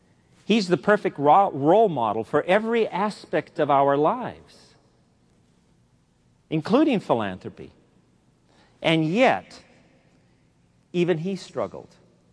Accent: East Los Angeles, California, United States; the congregation was incredibly proud of me because I was the kid from the East Los Angeles barrio who had gone on to make good, to become a big TV star.

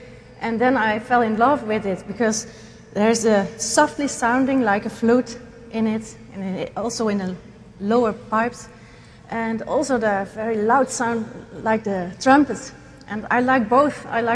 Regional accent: Netherlands; I come from the Netherlands, and it was a long flight, 11 hours yesterday.

